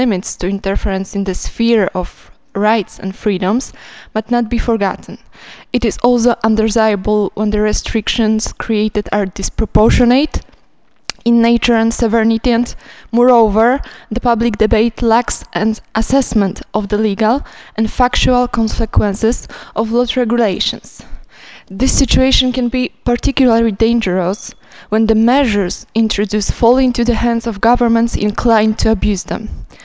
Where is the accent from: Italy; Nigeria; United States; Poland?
Poland; English is a second language; I come from Poland.